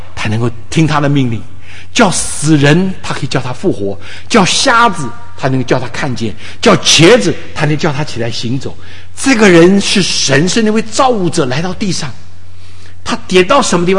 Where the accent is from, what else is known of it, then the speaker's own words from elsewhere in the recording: Taiwan; now in China; 我生在台湾，长在台湾的